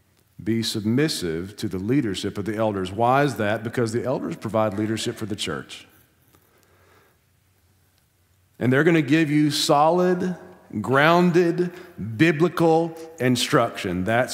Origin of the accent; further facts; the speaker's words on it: United States; I'm an American. We don't do that.